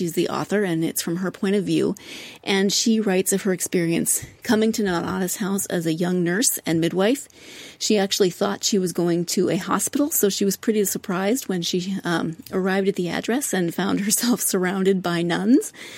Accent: United States; Since I grew up in the States, I tend to think of the 50s from television as, you know, suburban moms, picket fences, families with 2.5 children and a dog, etc.

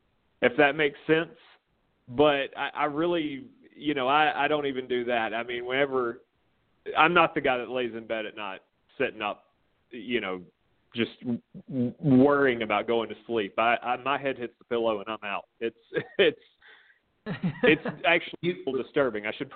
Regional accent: Corner, Alabama, United States; I grew up in Corner, Alabama. And if you don't know where that is, you never will, because it's in the middle of nowhere.

